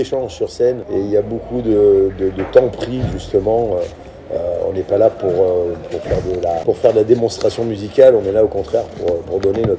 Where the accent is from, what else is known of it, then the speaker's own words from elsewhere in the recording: Auvergne-Rhône-Alpes, France; nous, en tant qu'Auvergnat